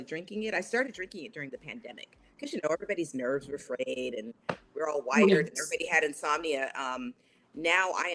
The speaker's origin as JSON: {"language": "English", "town": "Louisville", "region": "Kentucky", "country": "United States", "said": "I'm from Louisville, Kentucky, but I live in Brooklyn."}